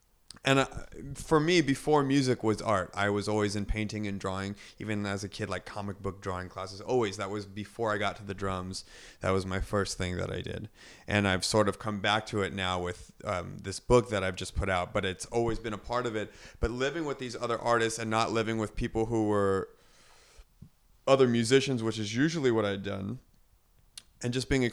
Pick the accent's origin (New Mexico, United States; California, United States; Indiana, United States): California, United States; Los Angeles; We came from Los Angeles, you know, that's our home.